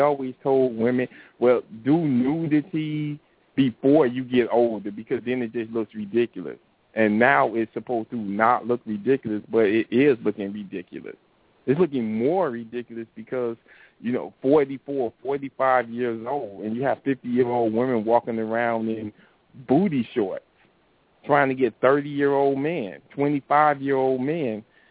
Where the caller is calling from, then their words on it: Miami, Florida, United States; from Miami.